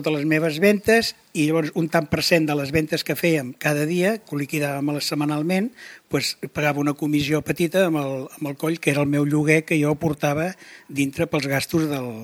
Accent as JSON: {"language": "Catalan", "town": "Sant Pere de Ribes", "region": "Catalonia", "country": "Spain", "tie": "born or raised there", "also_born_or_lived": "Sitges", "said": "vaig néixer el 1950, el meu pare de Ribes i la meva mare de Sitges. Jo vaig néixer a Sant Pere de Ribes el 1950. I el 1962, l'any de la nevada, precisament, el desembre, vam venir a viure cap aquí a Sitges."}